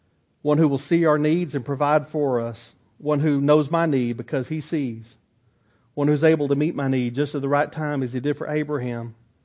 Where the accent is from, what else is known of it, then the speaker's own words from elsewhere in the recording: Texas, United States; I tell you, I'm from East Texas, so I can say that.